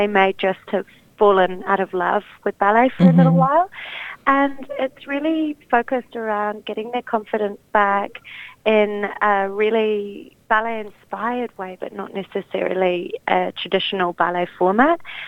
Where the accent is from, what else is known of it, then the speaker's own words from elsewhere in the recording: Wales, United Kingdom; also born or lived in New Zealand; I was born in Wales. So my mother is Welsh and my father is Kurdish. And I grew up between the UK and New Zealand.